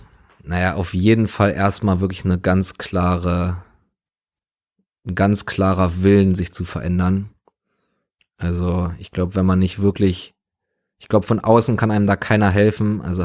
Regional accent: Berlin, Germany; So, ich bin in West-Berlin aufgewachsen, beziehungsweise meine Familie sind Westdeutsche, West-Berliner.

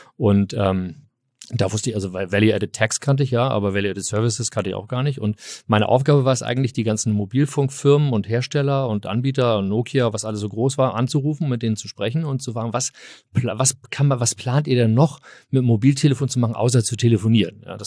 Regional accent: Hamburg, Germany; Nein, ich komme aus Hamburg, ich bin Eppendorf, Eppendorf groß geworden.

